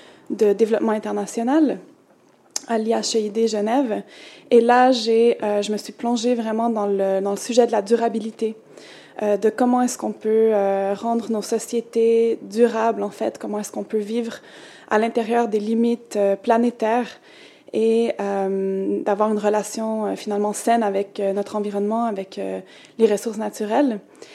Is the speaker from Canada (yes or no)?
yes; Montreal, Canada; also born or lived in Mexico; Je suis née à Montréal, oui, de maman mexicaine. Alors, depuis que j'étais tout petite, en fait, j'ai grandi entre le Canada et le Mexique.